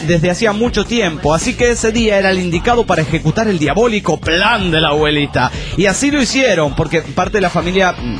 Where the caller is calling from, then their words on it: Argentina; de Salud, República Argentina.